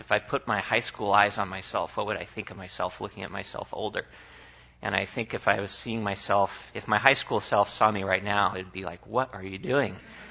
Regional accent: California, United States; I grew up in Southern California. My parents dragged me to a Presbyterian church very faithfully

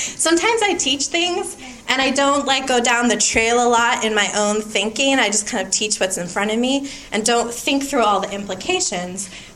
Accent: Ohio, United States; I do, because I grew up in Ohio and we don't care about professional sports there because we have the Ohio State Buckeyes

